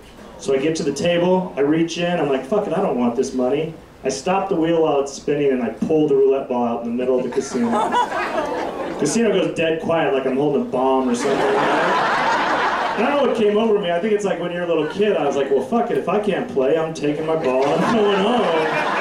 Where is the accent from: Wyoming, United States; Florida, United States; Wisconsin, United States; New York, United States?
Wyoming, United States; I'm like, I'm from Wyoming, sir.